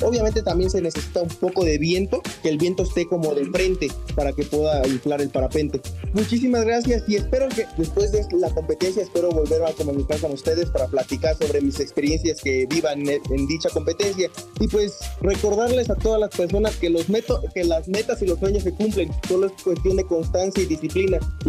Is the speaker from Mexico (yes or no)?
yes; Mexico; actualmente soy campeón mexicano general